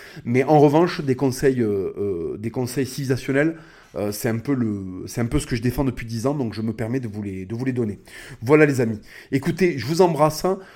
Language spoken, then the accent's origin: French; France; même en tant que Français d'origine espagnole